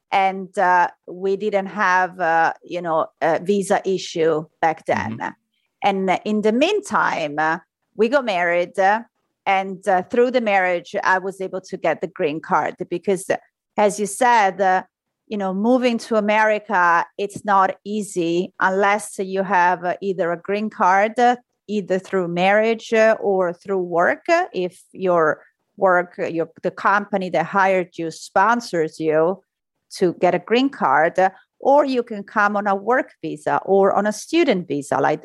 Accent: Rome, Lazio, Italy; English is a second language; moved away as an adult; now in United States; I was born and raised in Rome.

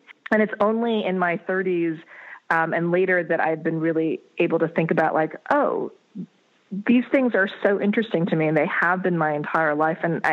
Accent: North Dakota, United States; I grew up in North Dakota. I'm not sure if you know that.

